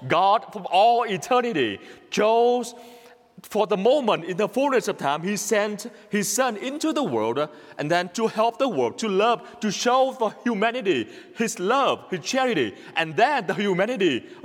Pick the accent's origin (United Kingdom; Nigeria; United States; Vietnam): Vietnam; English is a second language; as from my country, from Vietnam. And you know that when I got here, I was struggling a lot with my accent.